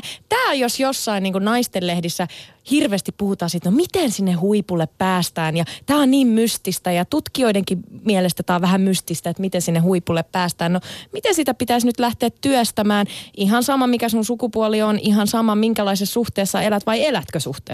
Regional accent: Savo, Finland; Mä oon Savosta.

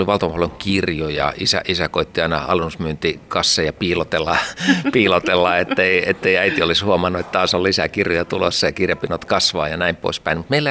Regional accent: Helsinki, Uusimaa, Finland; 60-luvulla munkkivuorilaisessa lapsuudessa, lähiölapsuudessa Helsingissä

